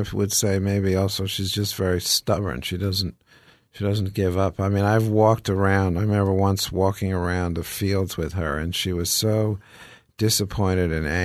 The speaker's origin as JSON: {"language": "English", "town": "Huntington", "region": "New York", "country": "United States", "tie": "born or raised there", "said": "I grew up in Huntington."}